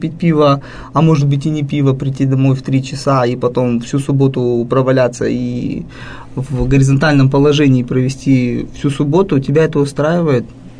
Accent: Kazakhstan; в том числе у меня очень много друзей мусульман, родом я из Казахстана, да.

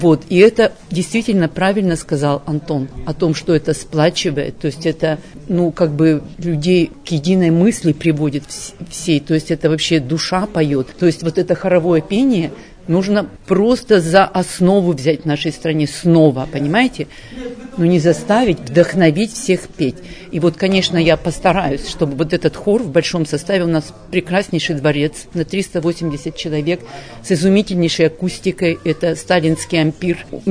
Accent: Sredneuralsk, Sverdlovsk Oblast, Russia; из Среднеуральска.

